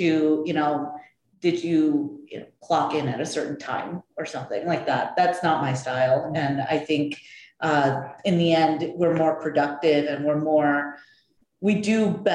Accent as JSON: {"language": "English", "town": "New York City", "region": "New York", "country": "United States", "tie": "born or raised there", "said": "so I grew up in New York City, and I mentioned, you know, that I went to an all-girls Catholic high school"}